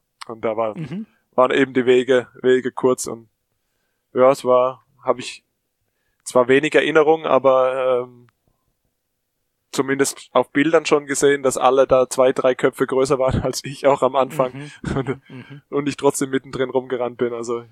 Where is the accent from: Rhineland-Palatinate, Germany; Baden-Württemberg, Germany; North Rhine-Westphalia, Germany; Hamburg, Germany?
Baden-Württemberg, Germany; Pforzheim; Genau, also Pforzheim ist nicht ganz so weit von hier, bis Heidelberg sind es, glaube ich, 80 Kilometer.